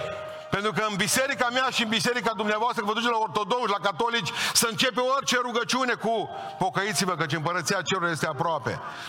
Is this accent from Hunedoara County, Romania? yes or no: yes; Hunedoara, Hunedoara County, Romania; sunt din Hunedoara